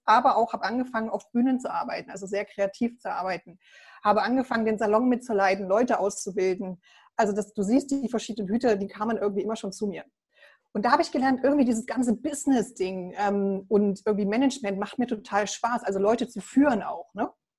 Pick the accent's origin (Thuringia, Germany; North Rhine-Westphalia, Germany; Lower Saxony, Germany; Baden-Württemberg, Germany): Thuringia, Germany; Ich bin auf dem Dorf aufgewachsen, ja, im ländlichen Thüringen.